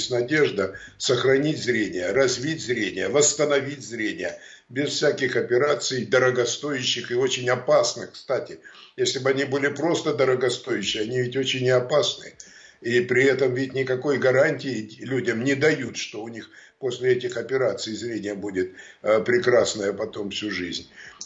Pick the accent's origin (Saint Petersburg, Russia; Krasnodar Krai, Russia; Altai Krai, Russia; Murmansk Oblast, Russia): Altai Krai, Russia; born there; Я сам родился в деревне, в Алтайском крае. Это в Сибири.